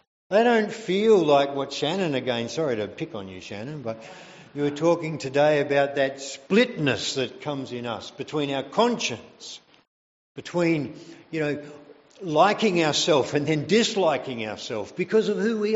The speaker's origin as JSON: {"language": "English", "region": "Western Australia", "country": "Australia", "said": "I would have been barracking for the West Coast Eagles, because I'm from the West."}